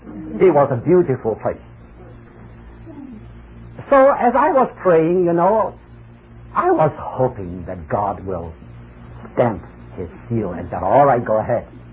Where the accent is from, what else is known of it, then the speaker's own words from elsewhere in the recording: East China, China; moved away; I came from East China, and this was South China.